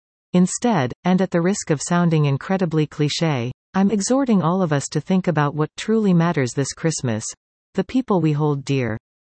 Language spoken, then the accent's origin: English; Canada; Despite holding an American passport, I grew up in Canada for most of my life